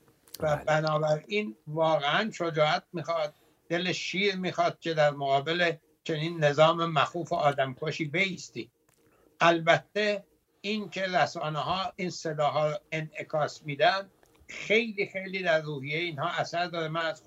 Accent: Iran; ما ایرانی هستیم

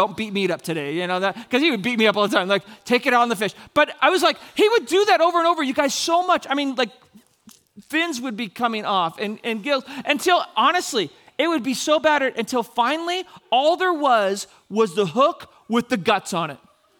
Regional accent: California, United States; I grew up in Northern California.

